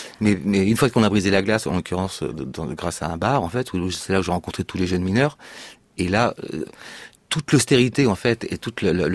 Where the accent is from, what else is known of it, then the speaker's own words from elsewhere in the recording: Brittany, France; Oui, bon, je suis breton